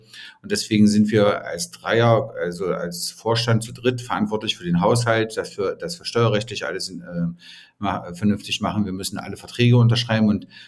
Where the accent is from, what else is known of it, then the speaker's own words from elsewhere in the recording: Germany; now in Dresden, Germany; ich komme eigentlich aus dem Harz, ne? Also ich bin geborener Harzer und mein Großvater ist Dresdner oder meine Familie kam aus Dresden und ich wollte schon immer nach Dresden.